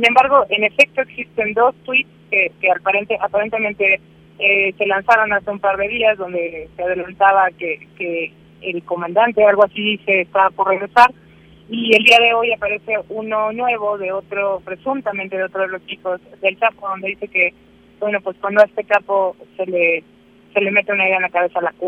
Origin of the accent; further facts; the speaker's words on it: Mexico; Nosotros en México, como mexicanos, queremos pensar